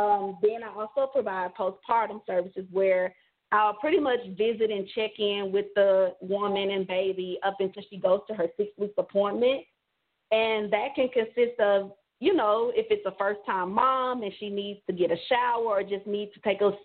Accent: Nashville, Tennessee, United States; I am from Nashville, Tennessee. I'm 36 years old.

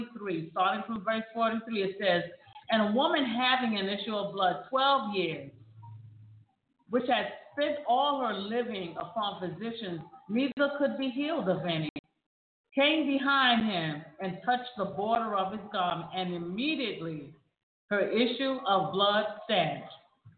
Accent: York, Pennsylvania, United States; I am from York, PA.

